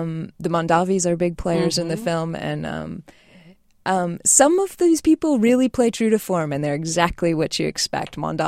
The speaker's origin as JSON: {"language": "English", "country": "United States", "said": "growing up, spending a lot of time in France and, you know, people not necessarily knowing that I'm American"}